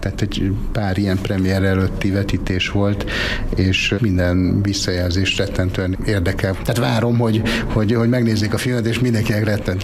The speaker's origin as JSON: {"language": "Hungarian", "region": "Budapest", "country": "Hungary", "said": "bár én amúgy pesti vagyok, de itt Borsodban van házunk, kiskoromtól járok a Bükkbe"}